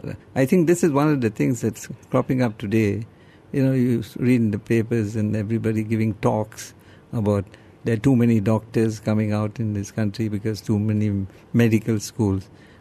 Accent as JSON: {"language": "English", "country": "Singapore", "tie": "born or raised there", "said": "my parents had come from Ceylon in the early 30s, actually. And I was born in Singapore on the in 1934. You know, and then of course, school, did everything in Singapore. Even was in Singapore during the Japanese occupation"}